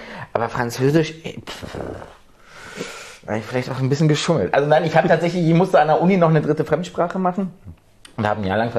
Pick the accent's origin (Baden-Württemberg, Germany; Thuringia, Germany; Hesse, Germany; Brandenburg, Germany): Brandenburg, Germany; Ach hier, 70, 80 Kilometer von hier. Wirklich tiefste märkische Provinz.